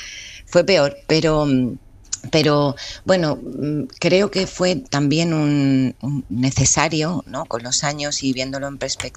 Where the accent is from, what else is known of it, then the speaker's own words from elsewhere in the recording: Spain; moved away; desde que me mudé de España